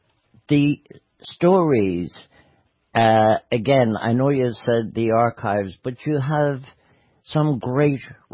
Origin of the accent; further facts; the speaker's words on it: Galway, Connacht, Ireland; But what's this Galway bit now? Excuse me. You know, you're talking about my hometown buddy